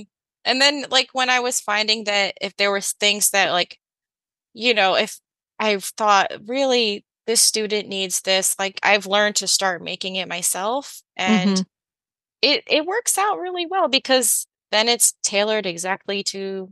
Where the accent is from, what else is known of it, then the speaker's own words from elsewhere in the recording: Jackson, New Jersey, United States; now in Pennsylvania, United States; I grew up in New Jersey, actually. Close in a town called Jackson. Most people know it because that's where Six Flags is.